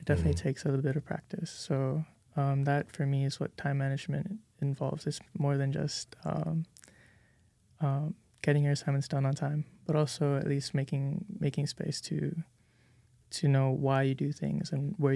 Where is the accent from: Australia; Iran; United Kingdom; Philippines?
Philippines; also born or lived in Japan; now in United States; I transferred from San Diego Miramar College. So I was born in the Philippines. I was raised there. And then I spent most of my life living in Japan. My father was in the military.